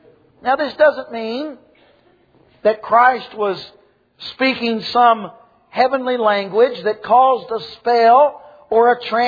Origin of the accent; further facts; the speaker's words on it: the South, United States; accent: strong southern accent